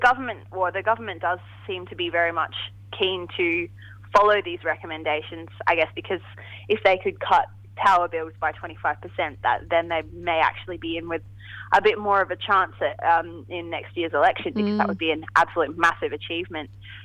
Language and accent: English; Adelaide, South Australia, Australia; Yeah, me too, because he's from Adelaide, so that's my hometown.